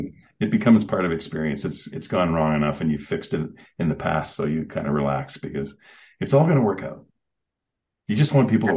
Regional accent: Canada; No, I'm Canadian. I'm sorry. I have no temper.

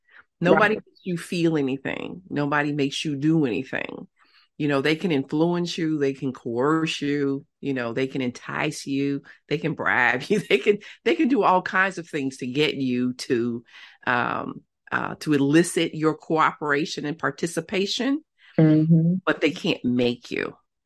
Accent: Chicago, Illinois, United States; And then also, again, I'm from Chicago. I spent part of my childhood in Inglewood, and anybody who's not from the Chicago area, Inglewood

